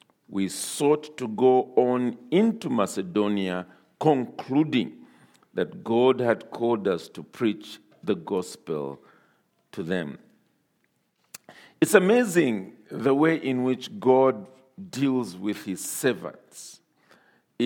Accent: Zambia; and I am from Zambia.

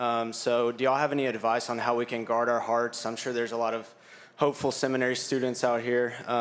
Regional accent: Birmingham, Alabama, United States; I'm from Birmingham, Alabama.

